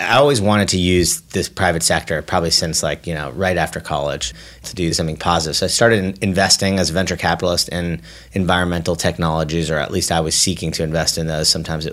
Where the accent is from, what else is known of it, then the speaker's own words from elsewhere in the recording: California, United States; I grew up in the Bay Area, actually.